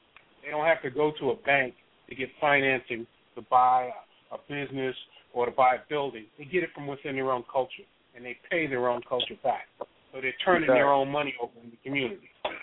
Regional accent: New York, United States; I grew up in New York in the 60s, okay?

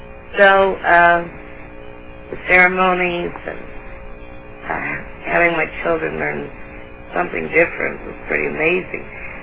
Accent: Indianapolis, Indiana, United States; I was born and raised in Indianapolis.

